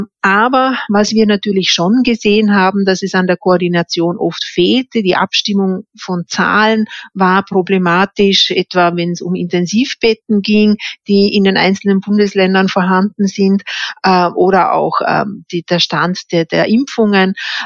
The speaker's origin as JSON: {"language": "German", "region": "Vorarlberg", "country": "Austria", "said": "dass ich als Vorarlbergerin"}